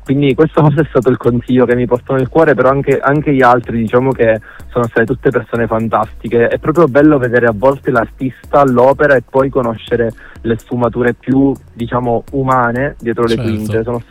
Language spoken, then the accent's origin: Italian; Sicily, Italy; Papà è siciliano, io sono molto legato alla mia terra, alla mia Sicilia